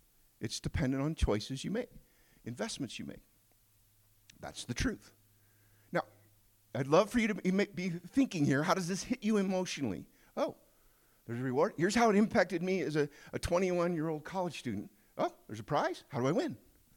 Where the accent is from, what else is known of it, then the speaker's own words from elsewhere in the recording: Mississippi River, United States; Because I grew up on the Mississippi River, and this is how you build a bridge.